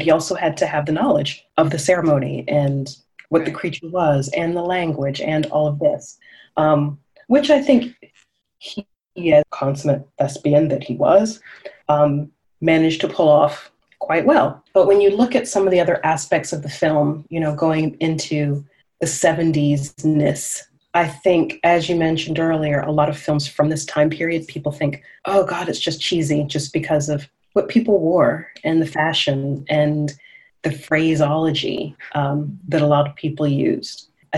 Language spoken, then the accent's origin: English; the South, United States; But no, I'm from the South as well.